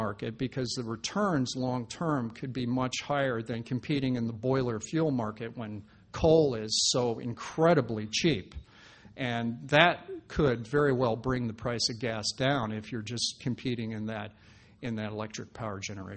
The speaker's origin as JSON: {"language": "English", "region": "Wyoming", "country": "United States", "said": "since I am from Wyoming and we have the Powder River Basin, which has the enormous coal reserves in Wyoming"}